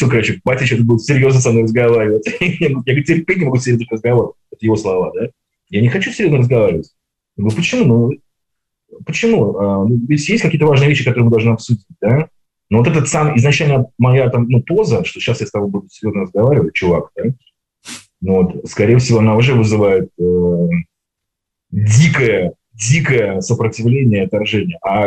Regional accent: England, United Kingdom; в той церкви, где я вырос, в Англии

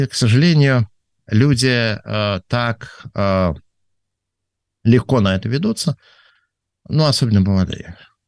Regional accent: Severomorsk, Murmansk Oblast, Russia; я родился и вырос в Североморске, там у моих родителей были северные надбавки

